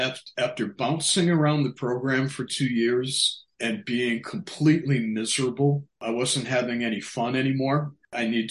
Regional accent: Boston, Massachusetts, United States; I grew up on the East Coast in the Boston area and grew up in the 60s.

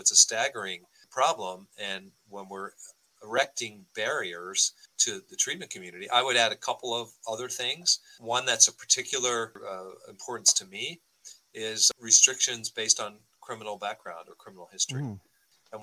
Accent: Virginia, United States; But my home state of Virginia

